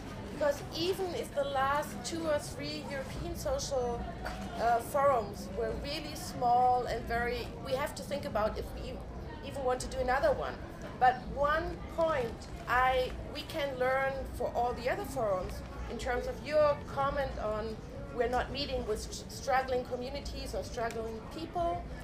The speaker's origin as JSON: {"language": "English", "region": "Berlin", "country": "Germany", "said": "I'm from Berlin."}